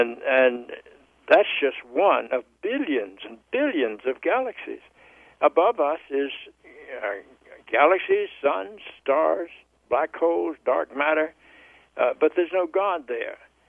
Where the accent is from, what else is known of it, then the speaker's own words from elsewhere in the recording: Charlotte, North Carolina, United States; The first wave was that I grew up in the South in Charlotte, North Carolina.